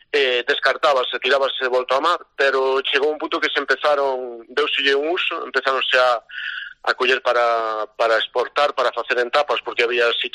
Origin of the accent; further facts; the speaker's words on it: Porto do Son, Galicia, Spain; eu a verdade é que son dunha pequena parroquia de Porto do Son, de Queiruga, vivín sempre no medio de mariñeiros, meus bisavós eran mariñeiros, meus avós, meu pai